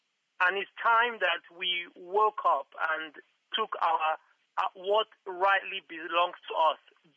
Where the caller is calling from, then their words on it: London, United Kingdom; I'm calling from London.